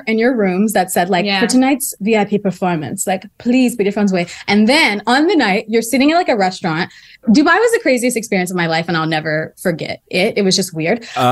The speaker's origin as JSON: {"language": "English", "town": "Houston", "region": "Texas", "country": "United States", "said": "Okay, anyway, I'm from Houston. … is like my god."}